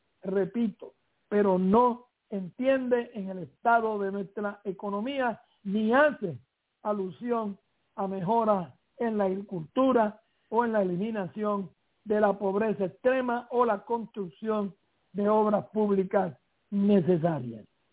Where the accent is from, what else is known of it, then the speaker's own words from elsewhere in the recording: Puerto Rico; desde que nuestra sociedad empezó a construirse como sociedad, como puertorriqueños